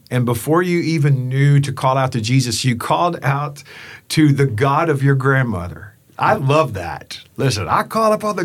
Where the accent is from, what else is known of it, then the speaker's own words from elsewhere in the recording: Texas, United States; Even though I'm a hillbilly from Johnson County, Texas, man